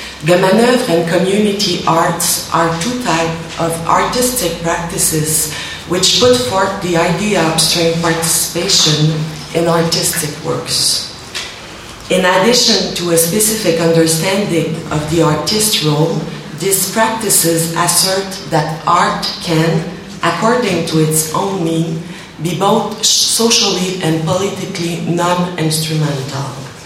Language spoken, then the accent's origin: English; Quebec, Canada; first language French; English is a second language; Well, I come from Quebec, so normally I speak French. I'm a little bit afraid because it's the first time I made a communication in English.